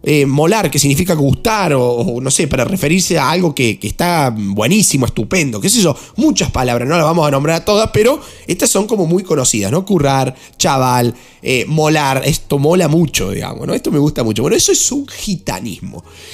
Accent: Argentina; yo soy argentino y no uso la palabra chaval

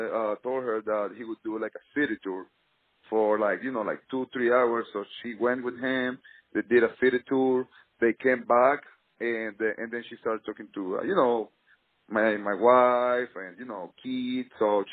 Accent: Venezuela; I'm from Venezuela

